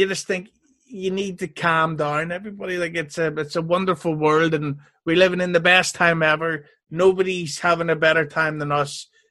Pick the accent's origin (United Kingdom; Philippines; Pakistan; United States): United Kingdom; Belfast, Northern Ireland; Yes, I'm from Belfast, Ireland